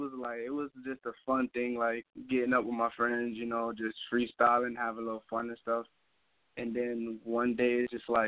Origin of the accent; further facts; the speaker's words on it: Hartford, Connecticut, United States; Hartford, Connecticut.